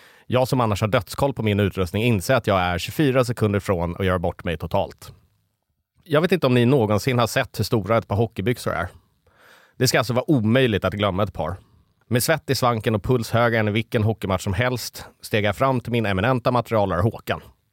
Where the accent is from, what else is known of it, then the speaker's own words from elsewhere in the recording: Stockholm, Stockholm County, Sweden; born there; Jag föddes på Södersjukhuset i Stockholm en måndag den 7 mars 1988.